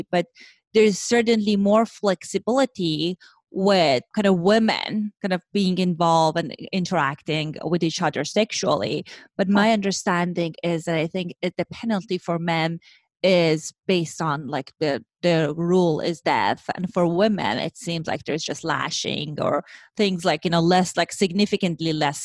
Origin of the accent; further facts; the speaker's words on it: Iran; English is a second language; As my listeners, they know I grew up in Iran, in Middle East.